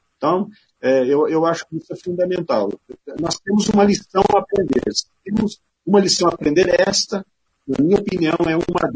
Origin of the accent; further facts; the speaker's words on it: Engenheiro Beltrão, Paraná, Brazil; also born or lived in Nova Esperança / Maringá; Eu sou nascido em Nova Esperança, no Paraná. Eu passei minha infância em Engenheiro Beltrão, muito próximo, né? Eu também sou da Terra Roxa, próximo, né, de vocês. Estudei em Maringá, na Universidade Estadual de Maringá